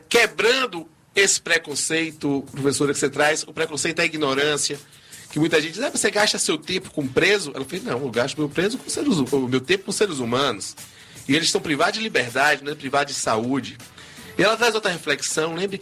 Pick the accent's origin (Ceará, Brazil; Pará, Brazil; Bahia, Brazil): Bahia, Brazil; Salvador; born there